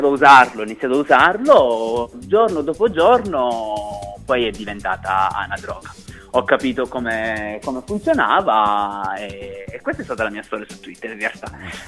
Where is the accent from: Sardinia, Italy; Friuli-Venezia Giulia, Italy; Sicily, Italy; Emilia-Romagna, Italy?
Sicily, Italy; io sono siciliano, ma a causa del mio lavoro mi sono segregato in Lombardia